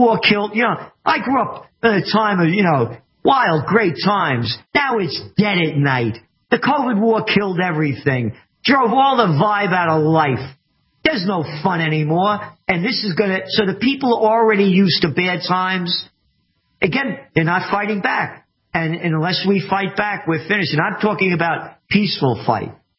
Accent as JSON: {"language": "English", "region": "New York", "country": "United States", "said": "Yeah, I'm a New Yorker."}